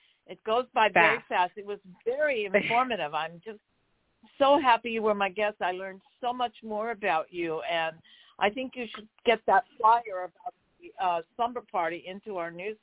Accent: Hawaii, United States; Well, I'm actually originally from Hawaii.

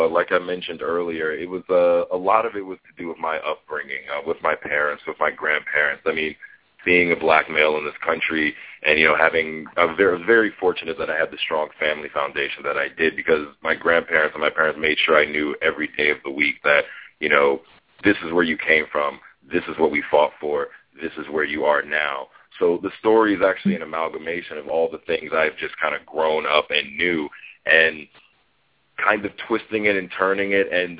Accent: Georgia, United States; Well, for me, like my background, I'm an African American. I grew up in Georgia, and my parents, my grandparents, on both sides of my family, about two generations of teachers going back.

